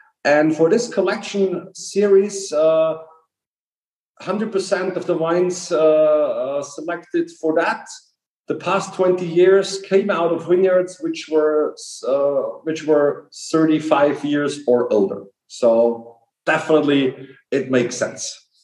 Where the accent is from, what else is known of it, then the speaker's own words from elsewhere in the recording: Illmitz, Burgenland, Austria; Illmitz, my hometown, for them who don't know. It's on the east end of Lake Neusiedlersee.